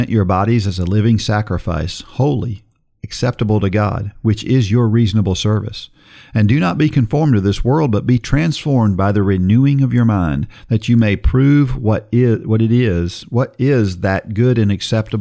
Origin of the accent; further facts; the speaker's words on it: New Jersey, United States; born there; I was born in New Jersey. I'm an Irish kid.